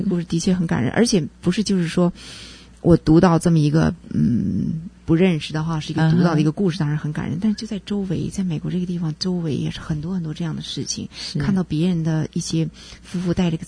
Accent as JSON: {"language": "Chinese", "country": "China", "said": "很多中国人的，特别是我们中国人了"}